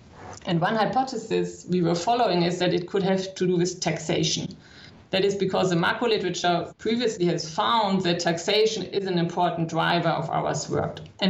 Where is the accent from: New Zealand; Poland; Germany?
Germany; English is a second language; also born or lived in United States; I grew up in Germany. I live in Germany now, but I studied and worked for 10 years in the US.